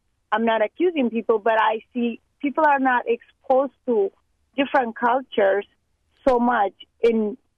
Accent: Ethiopia; So I'm from different background. I don't know if it is so different, but I'm from Ethiopia.

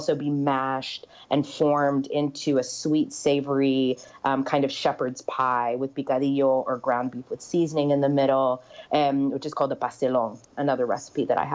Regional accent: the South, United States; I mean, I think what's interesting about being a Puerto Rican kid growing up in the South is that Puerto Ricans are not immigrants, right?

